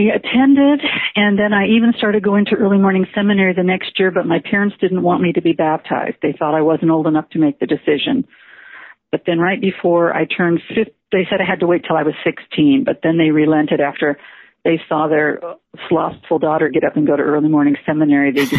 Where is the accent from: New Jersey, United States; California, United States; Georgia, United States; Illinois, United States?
California, United States; also born or lived in Salt Lake City, United States; now in Las Vegas, United States; Well, I first went from Southern California when my husband died to Salt Lake to take a nursing refresher course so I could get back in the workforce.